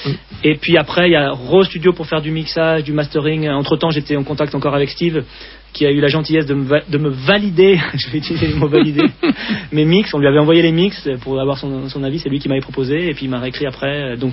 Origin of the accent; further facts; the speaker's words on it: Lyon, Auvergne-Rhône-Alpes, France; Quand on est lyonnais, qu'on fait une radio à Lyon.